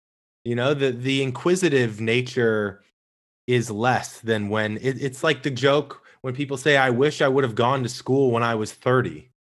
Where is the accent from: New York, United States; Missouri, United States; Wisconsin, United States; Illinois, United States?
Missouri, United States; St. Louis; I grew up in St. Louis and my dad was the classic, super supportive, loving dad